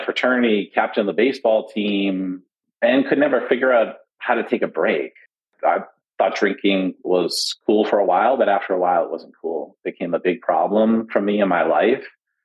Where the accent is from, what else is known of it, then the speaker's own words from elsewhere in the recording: Arlington, Massachusetts, United States; I grew up in Arlington, Massachusetts, and on every border, Cambridge, Lexington, Meffa, Medford, were liquor stores.